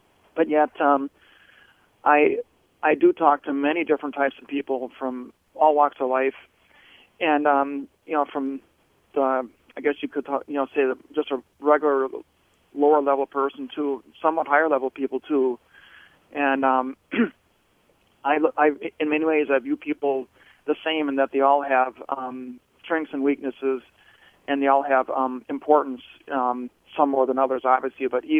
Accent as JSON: {"language": "English", "country": "Ireland", "said": "I'm Irish, so at times I do have a sense of humor"}